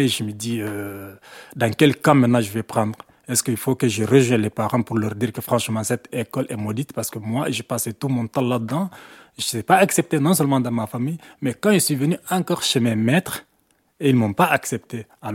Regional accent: Guinea; now in Belgium; Donc, j'ai quitté la Guinée le 27 octobre 2012. Bon, en venant en Belgique

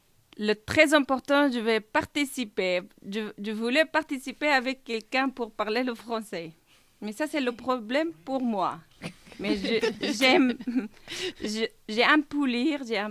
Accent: Syria; French is a second language; je suis kurde de Syrie

